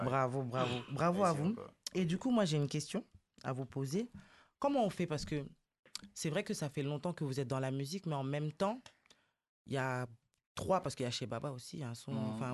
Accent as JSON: {"language": "French", "country": "DR Congo", "said": "Moi, je suis congolaise, moi, votre affaire, là, ça me plaît pas."}